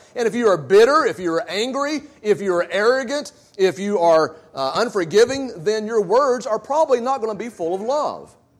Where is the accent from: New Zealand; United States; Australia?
United States; the South; people know that we're from the South because we say things like y'all and bless her heart.